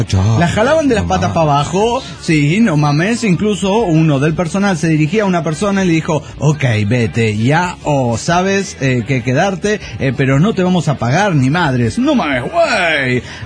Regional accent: Querétaro, Mexico; de Querétaro, México.

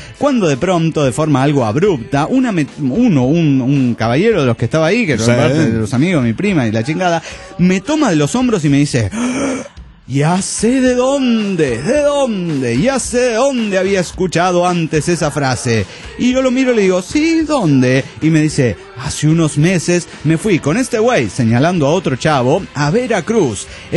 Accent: Chacabuco, Buenos Aires Province, Argentina; de Chacabuco.

